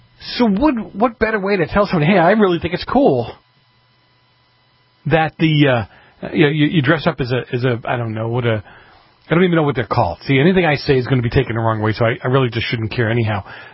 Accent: Boston, Massachusetts, United States; because I grew up in Boston and nobody dressed flowery in February.

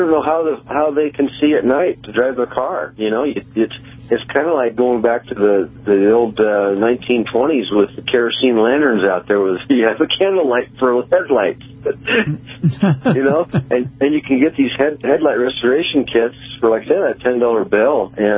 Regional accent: Illinois, United States; and I'm from Illinois originally, and I know the mosquitoes are so big that they'll carry you away

